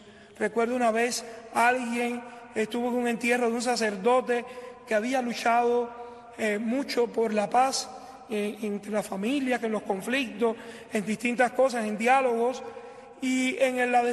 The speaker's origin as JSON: {"language": "Spanish", "country": "Cuba", "moved": "yes", "said": "yo vengo de Cuba"}